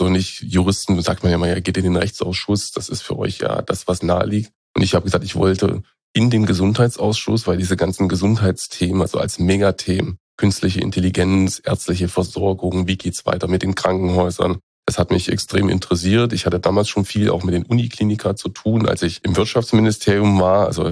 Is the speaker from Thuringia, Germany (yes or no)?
yes; Thuringia, Germany; born there; now in Magdeburg, Germany; geboren am 4. März 1975, bin eigentlich gebürtiger Thüringer, also in Thüringen geboren, und bin dann über Studium im Ausland und bin ich dann irgendwann nach Sachsen-Anhalt gekommen und seit vielen Jahren in Sachsen-Anhalt, dort auch heimisch, Magdeburg.